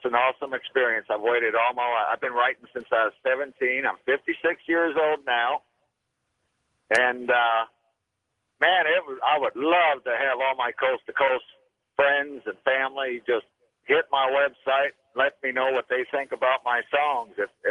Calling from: Arkansas, United States; Oh, I'm in Arkansas right now. I'm in my semi-truck.

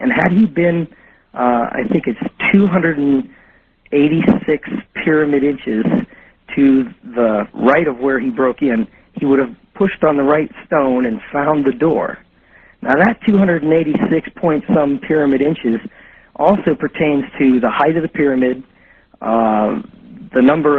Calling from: Aspen, Colorado, United States; I'm calling from Aspen.

